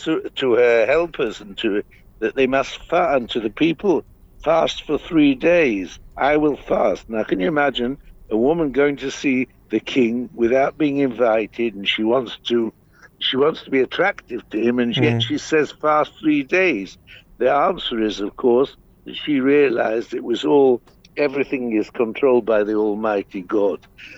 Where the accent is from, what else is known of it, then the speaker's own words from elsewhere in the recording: England, United Kingdom; born there; I was born in England, and I really missed the hominy tashin of England.